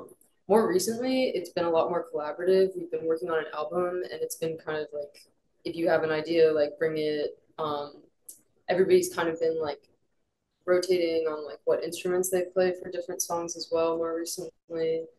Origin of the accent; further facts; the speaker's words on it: Sarasota, Florida, United States; now in Boston, United States; I'm from Florida, like Sarasota, Florida. There's like a bit of a scene, but not really in the way that like there is for Boston.